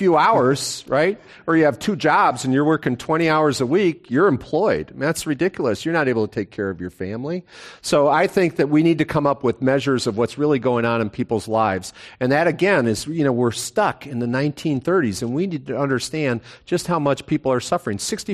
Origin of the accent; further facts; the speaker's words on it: Chicago, Illinois, United States; That's when I grew up in Chicago. You know, you had the Italian community, the Czech community, the Polish community, but they all had their community banks.